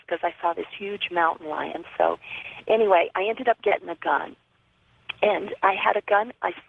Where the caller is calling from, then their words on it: Arizona, United States; also born or lived in Manhattan / Santa Monica; I'm calling from Arizona.